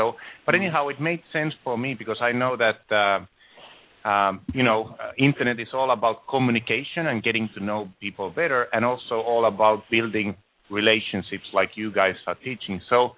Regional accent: Finland; English is a second language; also born or lived in Mexico; I'm originally from Finland, as you can heard my or hear from my accent. And something like, 10 years ago, or a bit more, like 13 years ago, I went to Mexico, and in Mexico I learned Spanish.

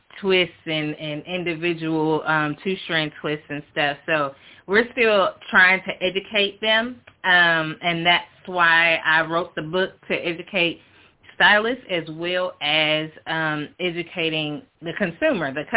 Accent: Murfreesboro, Tennessee, United States; Okay, I am from Murfreesboro, Tennessee, and I am a licensed cosmetologist with a specialty in natural hair.

